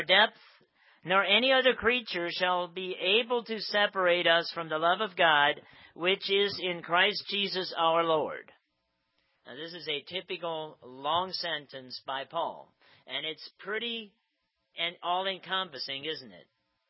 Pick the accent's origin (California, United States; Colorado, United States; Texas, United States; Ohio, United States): Ohio, United States; New Bedford; I grew up in New Bedford, Ohio, and we had quite a number of descendants from German-speaking immigrants from Austria, from Germany, and various parts of Germany.